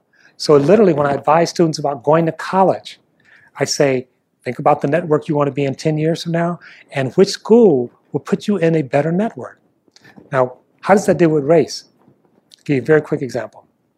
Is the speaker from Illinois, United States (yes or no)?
no; Detroit, Michigan, United States; I remember learning to drive myself, and I grew up in Detroit.